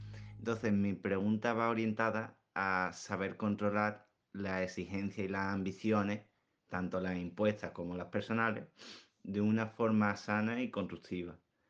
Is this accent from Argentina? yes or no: no; Seville, Andalusia, Spain; soy de Sevilla y estoy a punto de acabar la carrera.